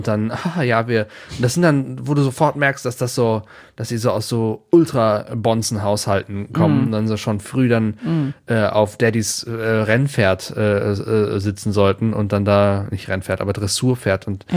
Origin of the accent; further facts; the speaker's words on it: North Rhine-Westphalia, Germany; ich bin ja in der Nähe von Aachen zur Schule gegangen